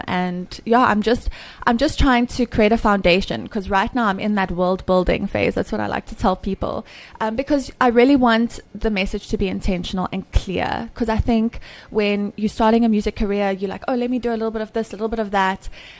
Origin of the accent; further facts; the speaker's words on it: Durbanville, Western Cape, South Africa; also born or lived in Johannesburg; I grew up in Durbanville, a small town, well, not so small anymore, in Cape Town. And then we moved to Joburg